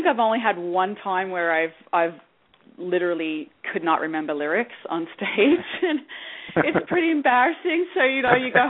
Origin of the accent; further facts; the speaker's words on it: Australia; now in Canada; I've made some really good friends here and became a Canadian, so I'm both Canadian and Australian now.